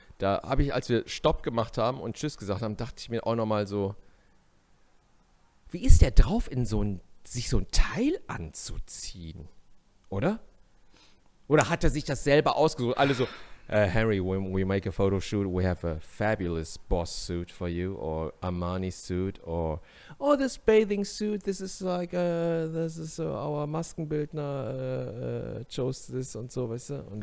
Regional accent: South Korea; Ganz cool, ich bin auch Koreaner und so, ne, not bad.

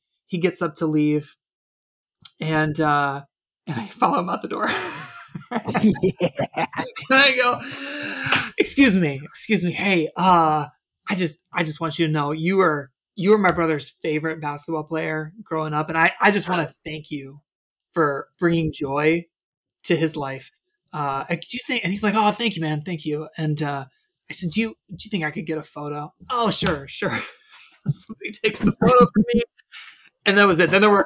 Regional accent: Los Angeles, California, United States; So here's the thing. I'm from Los Angeles. I know some celebrity etiquette.

